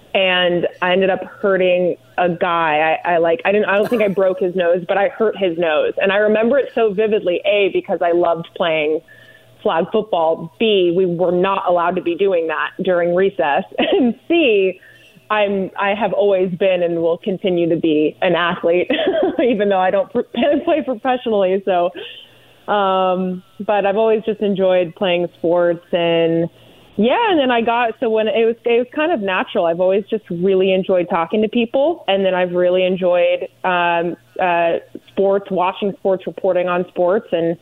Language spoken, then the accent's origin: English; Boulder, Colorado, United States; also born or lived in Tampa, Florida; Well, I grew up in Boulder, Colorado. So what's interesting about that, though, is I was actually born in Tampa, Florida.